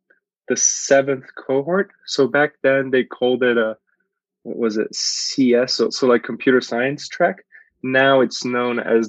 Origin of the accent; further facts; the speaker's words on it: Angola; Well, I come from Angola, which is south of Africa. I moved a lot growing up.